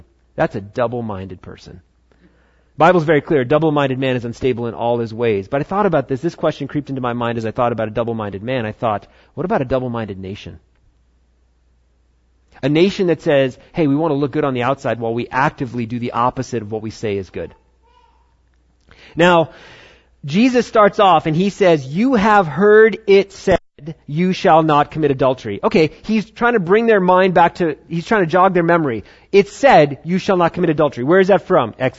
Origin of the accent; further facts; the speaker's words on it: New York, United States; Like my home state of New York.